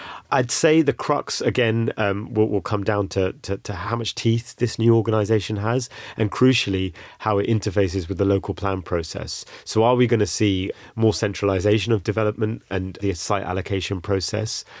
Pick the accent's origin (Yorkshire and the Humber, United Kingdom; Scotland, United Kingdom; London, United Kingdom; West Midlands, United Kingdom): London, United Kingdom; I'm a Londoner, I'm, you know, born and bred here